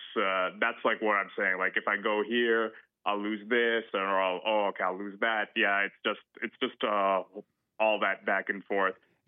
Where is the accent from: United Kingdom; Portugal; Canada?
Canada; also born or lived in Europe; Right now I'm in Canada. I'm from Canada. I used to live in Europe, but now I'm back in Canada.